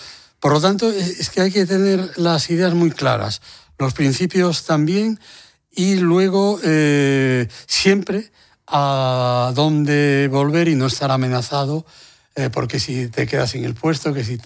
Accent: A Coruña, Galicia, Spain; Hay que pensar que yo soy de La Coruña, que he vivido en La Coruña. Mi familia en La Coruña lleva más de 250 años instalada.

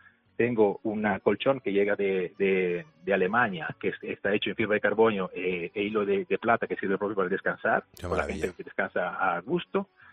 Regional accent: Italy; Spanish is a second language; moved away as an adult; now in Canary Islands, Spain; Yo soy joyero, vengo de Italia, soy joyero. Uh-huh. Vengo de Canarias

